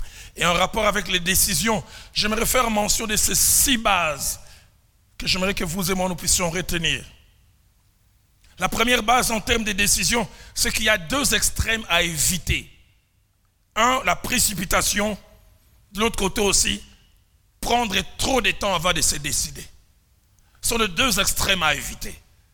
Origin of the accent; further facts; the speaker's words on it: Kinshasa, DR Congo; J'étais allé visiter quelqu'un chez nous à Kinshasa, aux cliniques appelées Ngaliema.